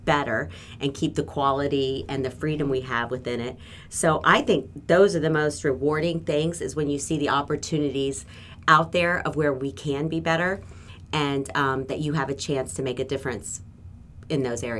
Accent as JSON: {"language": "English", "region": "Ohio", "country": "United States", "tie": "born or raised there", "said": "Being born and raised in Ohio and caring so much about our state, there's no greater honor to me than to give back to the state that raised me up."}